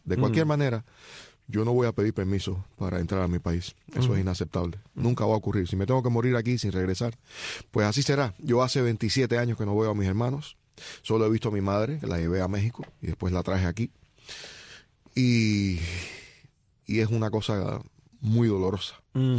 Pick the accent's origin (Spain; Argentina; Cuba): Cuba; Y amo a mi país. O sea, amo a Cuba.